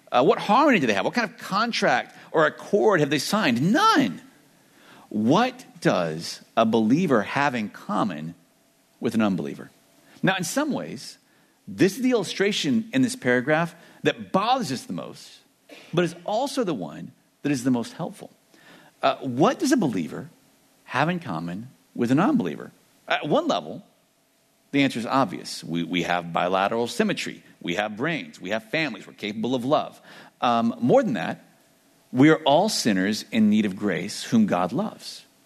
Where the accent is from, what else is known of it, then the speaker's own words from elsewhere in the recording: Louisiana, United States; Y'all, I'm from Louisiana. I'm allowed to say y'all.